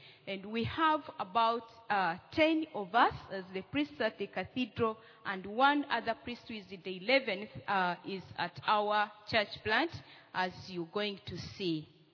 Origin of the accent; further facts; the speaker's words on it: Uganda; I come from Uganda.